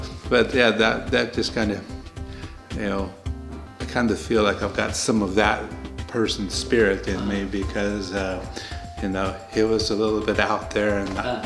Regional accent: United States; born there; Even though I was born in America, it makes me feel like I can think on a level of someone in Poland or Eastern Europe

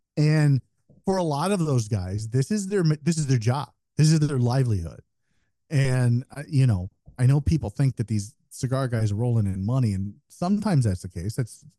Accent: Midwest, United States; As I'm from the Midwest, these folks do not visit here often, so I go to them.

